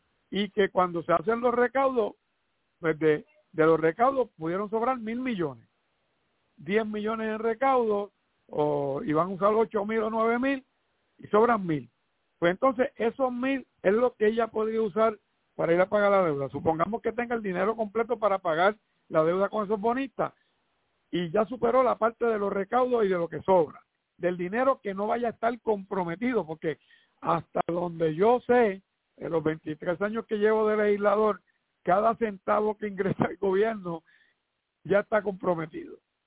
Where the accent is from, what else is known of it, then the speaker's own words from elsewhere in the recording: Puerto Rico; somos los puertorriqueños.